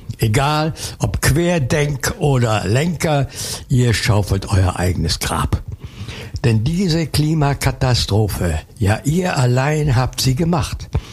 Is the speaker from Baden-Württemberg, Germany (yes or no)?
no; Dippoldiswalde, Saxony, Germany; Ich komme aus dem Erzgebirge, aus Dippoldiswalde.